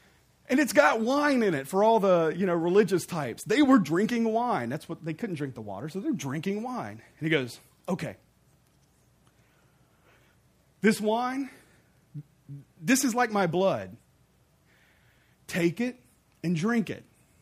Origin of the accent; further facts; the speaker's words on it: Mississippi, United States; I'm from Mississippi, so we're washed in the blood.